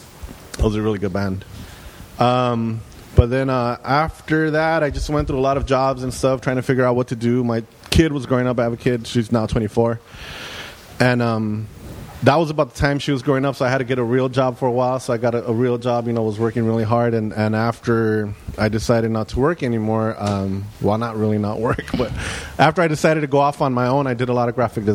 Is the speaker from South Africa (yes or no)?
no; Los Angeles, California, United States; Well, that's Alma, but two blocks over on I grew up on Dittman and Winter Street. Oh. But just two blocks out of Boyle Heights and right at the edge of where the City Terrace Hills start. But it's literally unincorporated LA, so I'm East LA.